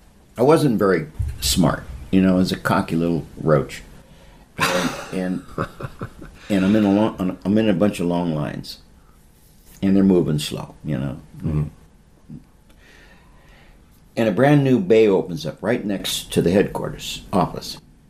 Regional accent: California, United States; Oh, I see you're from California. Yeah, I'm from California.

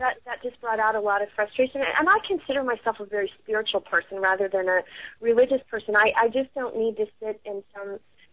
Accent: Columbus, Ohio, United States; I'm from the Columbus, Ohio area, and I have a full-time, sometimes overtime practice with doing my psychic readings.

